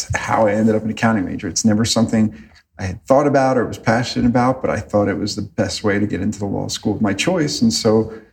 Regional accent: New Jersey, United States; Grew up in New Jersey. I actually went to college about a mile from my home at the College of New Jersey. So, but you know, 22 years old, I really never ventured out of central New Jersey.

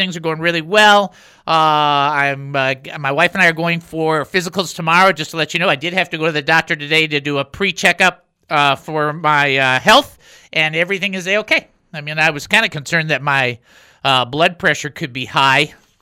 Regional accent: Detroit, Michigan, United States; I'm from Detroit.

